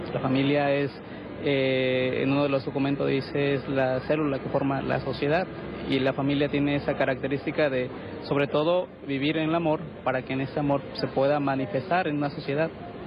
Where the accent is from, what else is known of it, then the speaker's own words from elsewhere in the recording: Veracruz, Mexico; De Veracruz.